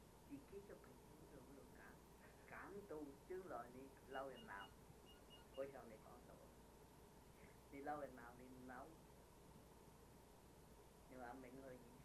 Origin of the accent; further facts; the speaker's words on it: China; 所以我哋中國人講天生天養，條草都有得生，點解人冇得生？